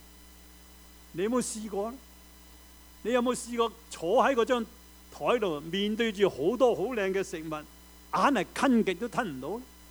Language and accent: Cantonese; China; 我哋中国人又话咩？有子就万事足啊嘛。